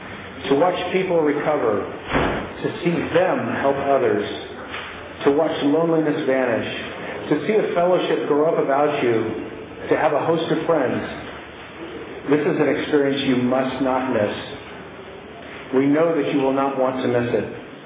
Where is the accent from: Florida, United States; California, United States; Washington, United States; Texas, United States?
California, United States; Camarillo; I was born in Camarillo, or Paso Robles, California. I grew up in Camarillo, down south, with my best friend Jeff down here.